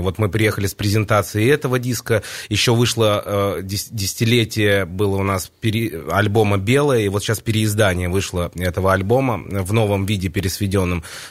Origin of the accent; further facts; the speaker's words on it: Saint Petersburg, Russia; born there; в результате я родился в Петербурге, но корни у меня как раз белорусские